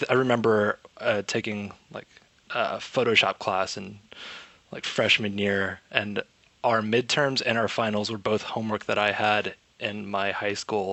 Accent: Houston, Texas, United States; also born or lived in Dallas; now in San Francisco, United States; I grew up in Houston, Texas. Mm-hmm. So I lived in Dallas and Houston for most of my life and then moved out to San Francisco.

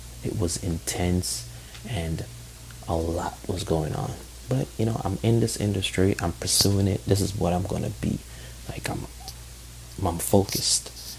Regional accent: Jamaica; my journey to design started as a child in Jamaica. I was born in Jamaica.

